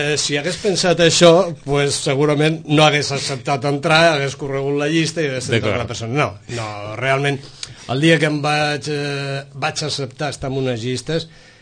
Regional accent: Logroño, La Rioja, Spain; born there; now in Barcelona, Spain; fa 21 anys, que vam venir, jo i la meva família, la meva esposa, les meves dues filles, des de Barcelona, que és on vivíem, encara que jo vaig néixer a Logroño, terra de vins.

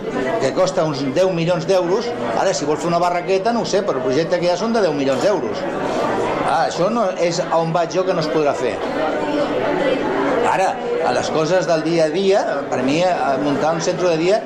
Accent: Sitges, Catalonia, Spain; que no som ni de dretes ni som d'esquerres, som de Sitges

